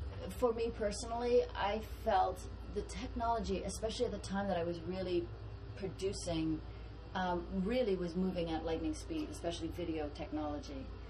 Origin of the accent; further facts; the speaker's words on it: Prince Edward Island, Canada; I grew up on the eastern part, just 15 miles east of Charlottetown, which is the capital. And I grew up on a farm there.